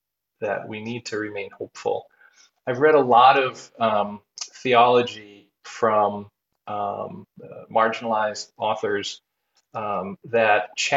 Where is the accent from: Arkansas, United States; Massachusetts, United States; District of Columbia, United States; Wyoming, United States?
Massachusetts, United States; Boston; I'm from Boston, which tends to have a very traditionalist root.